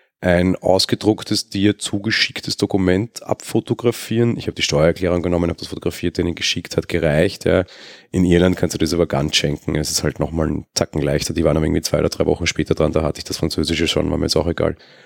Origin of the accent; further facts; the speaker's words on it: Austria; bei uns in Österreich ist ein bisschen leichter